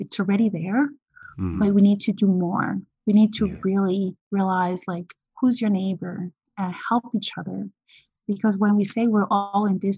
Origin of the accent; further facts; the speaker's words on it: Dominican Republic; now in Moncton, Canada; growing up in Dominican, where we were all about the community and the good memories for the kids.